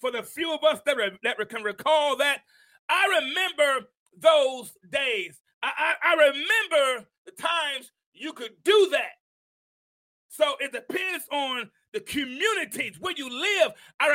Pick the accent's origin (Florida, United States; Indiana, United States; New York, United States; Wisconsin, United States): New York, United States; also born or lived in Tuscaloosa, Alabama; I remember when I came from New York and I lived in Tuscaloosa, Alabama with my grandmother.